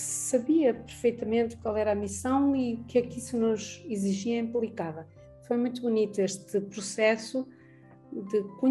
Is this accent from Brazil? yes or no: no; Portugal; e eu mesma, que sou portuguesa.